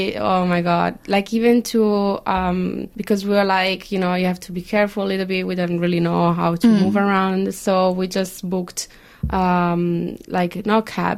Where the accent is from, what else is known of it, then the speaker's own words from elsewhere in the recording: Italy; Look, it's fine. I'm from Italy.